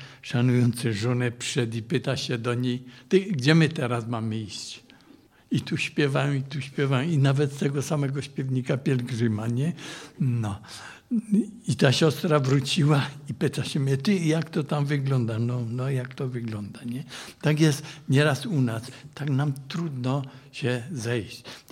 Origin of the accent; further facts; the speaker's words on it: Cieszyn, Silesian Voivodeship, Poland; Ja jestem z Cieszyna